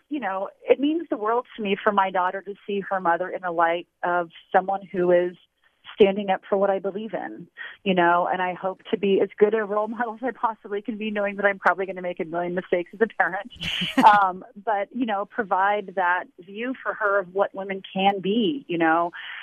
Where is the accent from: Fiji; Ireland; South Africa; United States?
United States; California; I come from a more rural part of the state, born and raised in Sierra Nevada, and very conservative part of California.